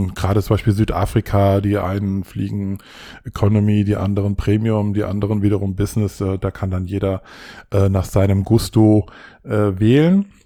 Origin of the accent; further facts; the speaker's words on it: Frankfurt, Hesse, Germany; dementsprechend bin ich in Deutschland geboren. Ich bin in Frankfurt geboren. Ich bin eigentlich ein Frankfurter Bub, wenn man so will. Und genau, bin hier aufgewachsen, zur Schule gegangen